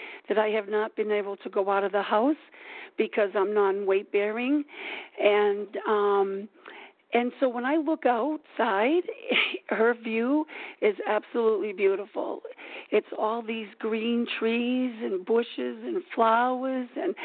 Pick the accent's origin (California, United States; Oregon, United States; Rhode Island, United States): Rhode Island, United States; You know, I'm from the Ocean State. That's where our state of Rhode Island is called, the Ocean State.